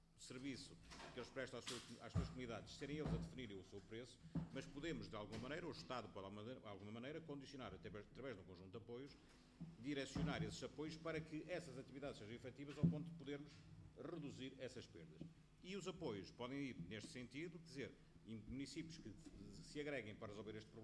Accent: Vila Real, Portugal; Vila Real, o concelho de onde eu sou

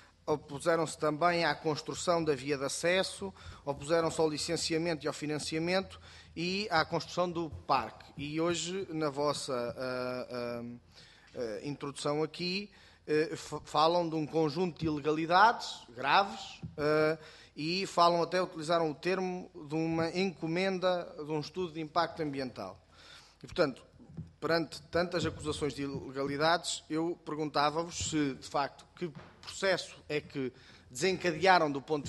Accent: Centro, Portugal; Eu, quando sou aveirense, sou do distrito de Aveiro

